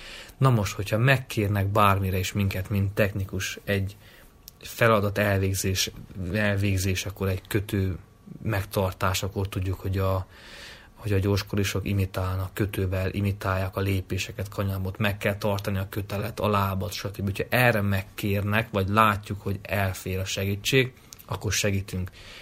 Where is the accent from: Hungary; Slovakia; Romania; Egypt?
Romania; Miercurea Ciuc, Harghita; moved away as an adult; mivel Csíkszerában születtem és éltem 22 évig, ezért szokva vagyok és nem fázok.